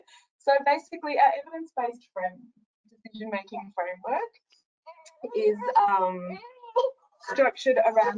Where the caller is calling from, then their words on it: Victoria, Australia; I'm calling in from Jajah Warung country